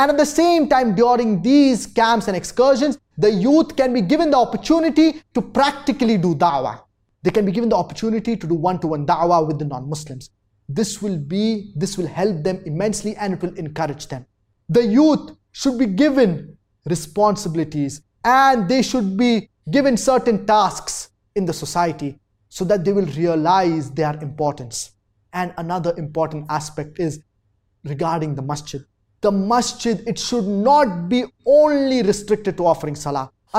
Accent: Abuja, Federal Capital Territory, Nigeria; I'm a student from Abuja, Nigeria.

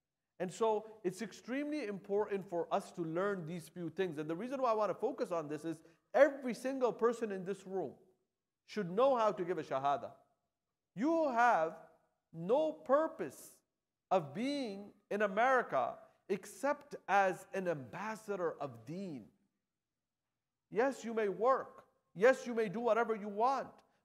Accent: New Jersey, United States; I was in New Jersey, that's my hometown, about a few months ago.

